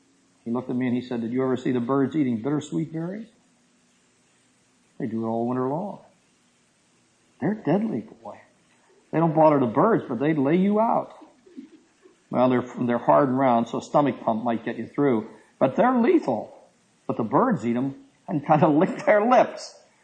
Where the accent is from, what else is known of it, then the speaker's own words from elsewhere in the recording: Pittsburgh, Pennsylvania, United States; But when I came out here from Pittsburgh, I had never seen them before that I knew of.